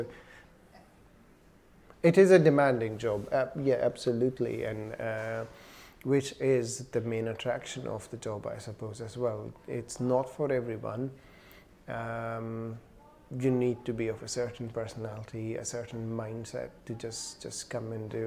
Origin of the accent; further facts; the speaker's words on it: Pakistan; now in Scotland, United Kingdom; So I'm originally from Pakistan, and I came to Scotland about 19 years ago.